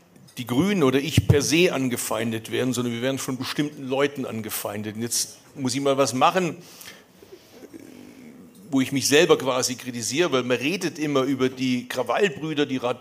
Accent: Urach, Baden-Württemberg, Germany; ich komme aus Urach, das ist Schwäbische Alb und Biberach ist Oberschwaben für die Feinschmecker.

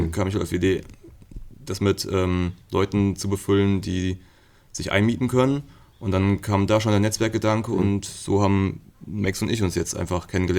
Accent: Fulda, Hesse, Germany; born there; Ja, ich bin in Fulda geboren.

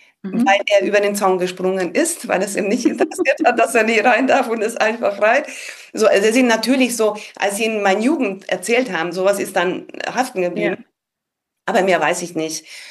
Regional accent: Hungary; born there; German is a second language; ich bin gebürtig aus Ungarn

